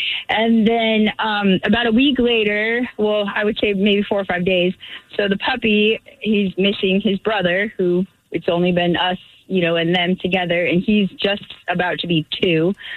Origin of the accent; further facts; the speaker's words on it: Washington, United States; also born or lived in Boise; So weirdly, I am born and raised in Washington. I was in Boise for 10 years, and I just moved back to Camano Island